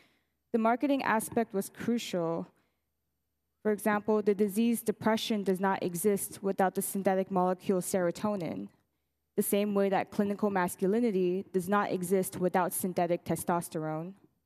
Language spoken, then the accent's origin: English; Los Angeles, California, United States; now in Vienna, Austria; I'm born and raised in Los Angeles, and now I'm based in Vienna.